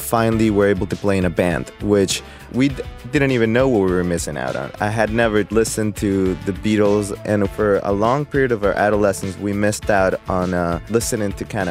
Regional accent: Colombia; also born or lived in Miami, United States; now in Chicago, United States; First of all, we grew up in Colombia and in Miami, and I think our personalities are a bit softer and easygoing.

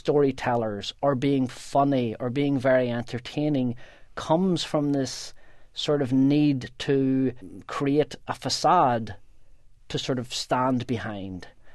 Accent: Northern Ireland, United Kingdom; And that just sort of compounded my sense of alienation growing up in Northern Ireland.

